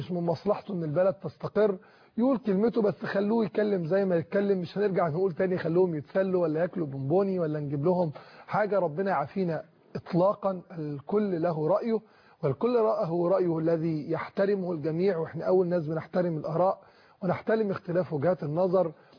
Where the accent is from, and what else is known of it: Egypt